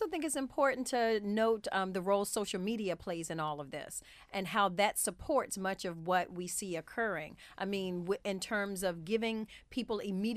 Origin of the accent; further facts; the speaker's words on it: North Carolina, United States; again, I'm from North Carolina, so I have interactions with old friends in North Carolina